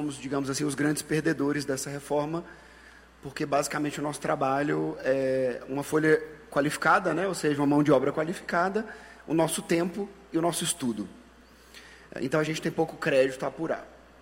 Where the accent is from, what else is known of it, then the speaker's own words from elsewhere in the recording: Vitória da Conquista, Bahia, Brazil; also born or lived in Belo Horizonte; terra, sou conquistense, voltei de Belo Horizonte há uma década atrás, decidido a contribuir para a minha terra, para o crescimento aqui.